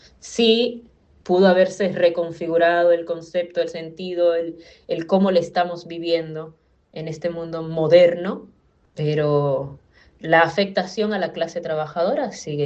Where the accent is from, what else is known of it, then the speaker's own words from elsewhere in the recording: Dominican Republic; De República Dominicana.